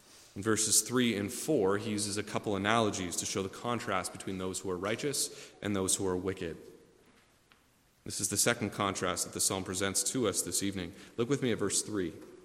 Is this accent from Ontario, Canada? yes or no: yes; Ontario, Canada; but I grew up in Southern Ontario, Canada.